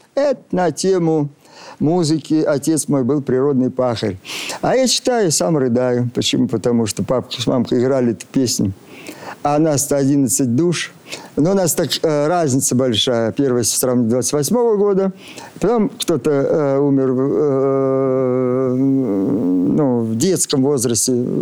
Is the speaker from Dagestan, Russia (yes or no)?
no; Altai Krai, Russia; приехал из деревни в Барнаул.